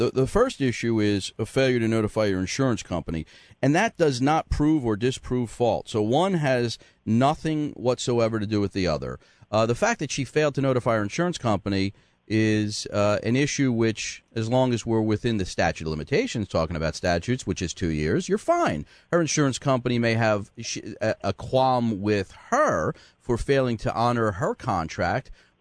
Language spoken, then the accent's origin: English; Philadelphia, Pennsylvania, United States; I grew up in Philly, and, polling places are just a few, at least, back when I was growing up, they were a few steps away.